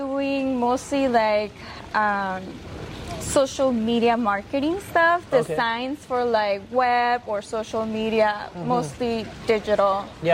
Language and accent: English; Los Mochis, Sinaloa, Mexico; now in Tucson, United States; I'm from Los Mochis, Sinaloa.